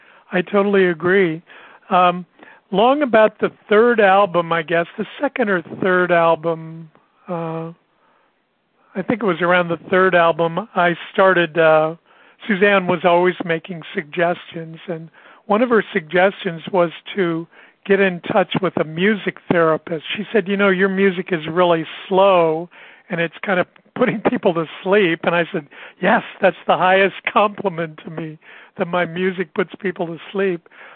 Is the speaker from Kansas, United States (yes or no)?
yes; Kansas City, Kansas, United States; she lived in Topeka, Kansas, only 20 miles from where I grew up in Kansas City.